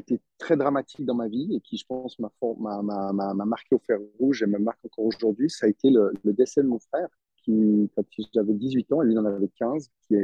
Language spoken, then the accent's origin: French; Montreux, Vaud, Switzerland; j'ai grandi en Suisse, dans une petite ville, la petite ville de Montreux, une petite ville de 20 000 habitants. Donc, c'était une ville, en plus, un grand village, on va dire, où je connais un peu tout le monde.